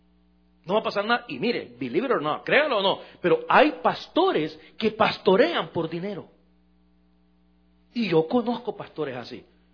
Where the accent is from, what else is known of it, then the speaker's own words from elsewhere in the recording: El Salvador; en mi país, en El Salvador